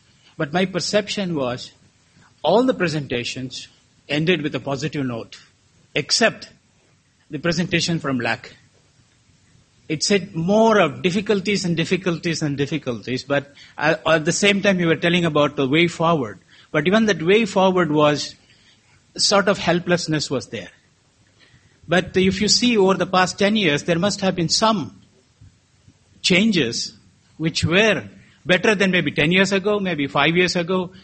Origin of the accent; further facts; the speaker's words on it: India; from India.